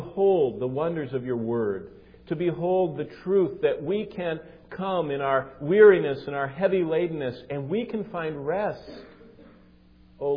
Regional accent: Lansing, Michigan, United States; when I grew up in Lansing, we used to have three channels.

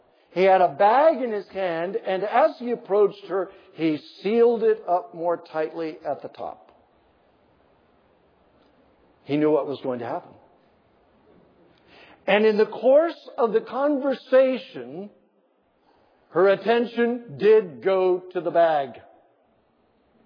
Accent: Nebraska, United States; There was a lady in my hometown back in Nebraska who could not stand secrets.

